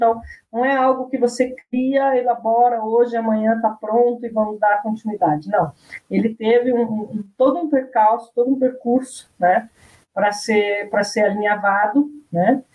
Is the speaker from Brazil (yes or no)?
yes; Santa Catarina, Brazil; Eu sou fruto de uma cidade pequenininha, né? Eu sou do interior de Santa Catarina